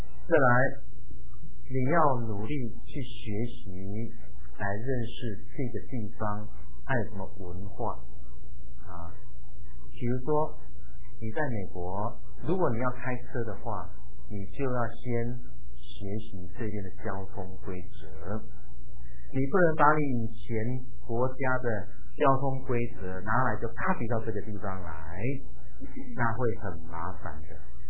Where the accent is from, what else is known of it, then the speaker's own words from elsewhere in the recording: China; 接纳你自己是中国人，我们都是中国人嘛啊。